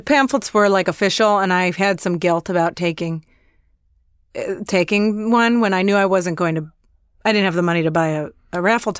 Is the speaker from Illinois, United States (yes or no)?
yes; Chicago, Illinois, United States; So I'm from Chicago. And when I was still living there, I won money in a raffle.